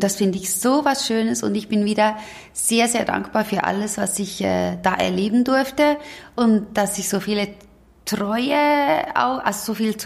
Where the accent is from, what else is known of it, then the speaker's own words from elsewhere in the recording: Bern, Switzerland; Ich mache das als Berner immer wieder sehr gerne in St. Gallen.